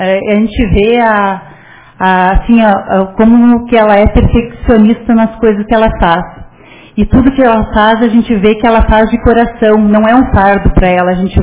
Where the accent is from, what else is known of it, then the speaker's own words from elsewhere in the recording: Barão do Triunfo, Rio Grande do Sul, Brazil; É uma alegria muito grande de dizer que a gente é de Barão do Triunfo